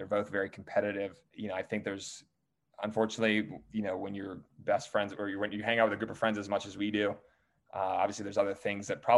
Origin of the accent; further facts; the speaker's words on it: Pittsburgh, Pennsylvania, United States; now in New York City, United States; And, you know, I come from Pittsburgh. I very, you know, lower middle class family, obviously well educated, but I, you know, I'm not supposed to be on Bravo. I'm not supposed to be in New York City doing what I do.